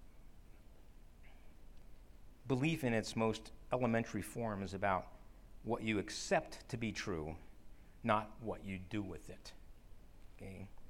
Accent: New Jersey, United States; I grew up in New Jersey. There were four seasons, so I have some idea that there are four seasons.

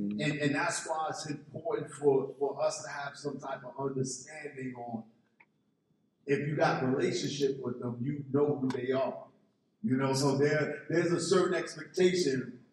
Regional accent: New York, United States; You know, I'm not from Delaware. I'm not from Maryland. No, I'm from New York.

